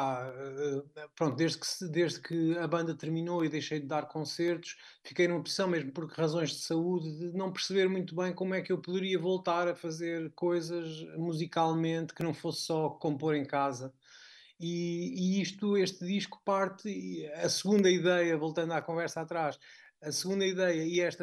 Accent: Praia da Barra, Aveiro, Portugal; eu que cresci, nasci na Praia da Barra, junto ao mar, portanto, com aquela marca do Mar Atlântico, sempre vivi muito perto do mar.

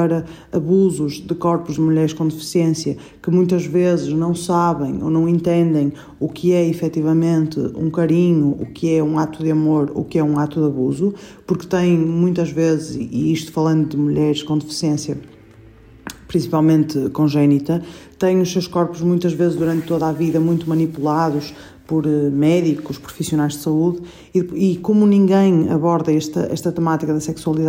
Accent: Porto, Norte, Portugal; tenho 33 anos, sou do Porto, sou nutricionista

